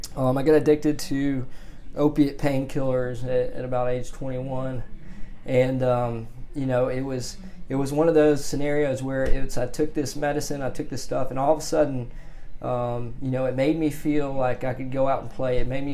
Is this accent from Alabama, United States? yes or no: yes; Birmingham, Alabama, United States; I grew up in Birmingham. I'm a native of Alabama. To a good family. I remember being loved.